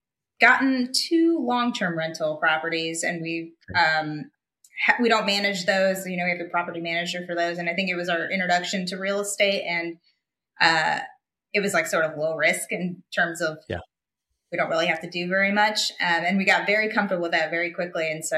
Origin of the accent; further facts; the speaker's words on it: Chicago, Illinois, United States; But I grew up in the Chicago area and we just had our first kid. And so it was nice to come home and be able to keep our jobs and just work remote.